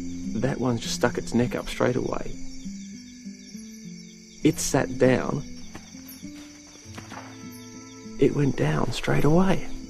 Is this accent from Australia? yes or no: yes; Australia; Being Australian, you know, I've sort of got a bit of a focus there.